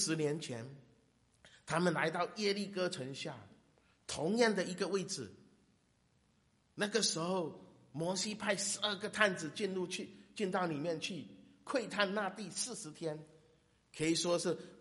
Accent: Zhangzhou, Fujian, China; 我的家乡漳州市的旁边有一条叫九龙江，每年夏天的时候都会发大水

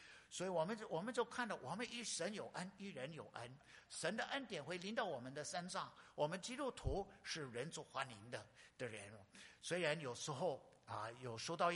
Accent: North Dakota, United States; 我在美国加拿大，我是美国土生土长，我在 North Dakota 很偏僻的地方。

